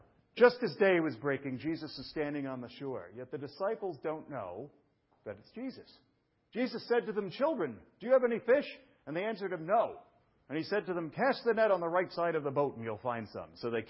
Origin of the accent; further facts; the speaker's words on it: New York, United States; I'm a guy, I was raised in New York, and I go back home sometimes, and it's weird.